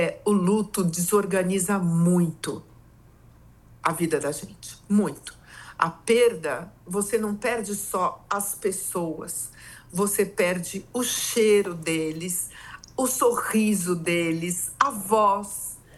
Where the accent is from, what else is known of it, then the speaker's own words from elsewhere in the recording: São Paulo, Brazil; nós somos de São Paulo, diferente das outras famílias.